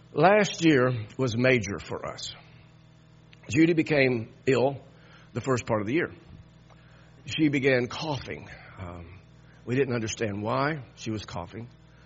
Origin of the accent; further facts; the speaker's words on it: Miami, Florida, United States; born there; I was born in Miami, Florida. Now, I don't want to move back to Miami. But I do enjoy Florida.